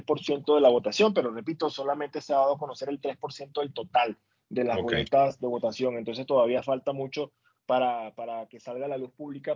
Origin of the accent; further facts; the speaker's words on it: Venezuela; hablando como venezolano ahora